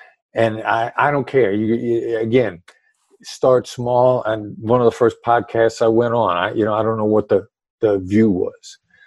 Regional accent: Midwest, United States; And my son and I, you know, we're hard workers from the Midwest.

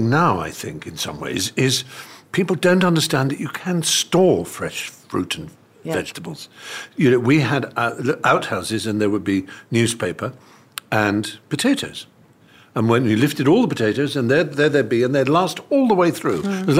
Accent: East of England, United Kingdom; We grew up in Norfolk

